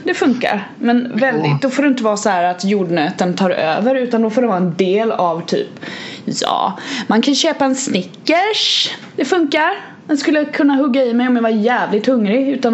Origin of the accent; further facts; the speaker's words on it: Kalmar, Kalmar County, Sweden; accent: Kalmar dialect; Och då var ju jag tvungen att bara dra på min riktiga kalmare dialekt liksom